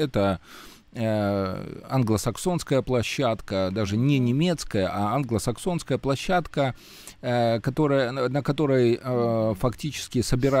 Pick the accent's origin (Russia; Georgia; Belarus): Belarus; О том, что мы смогли, да, белорусы, предложить наиболее оптимальные варианты для разрешения различных конфликтов мирным путем.